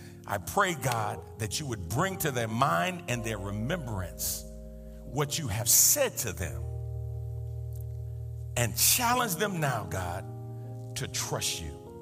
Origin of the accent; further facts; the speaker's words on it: New York, United States; accent: New York; Just in case my New York accent is clouding the words that are coming out.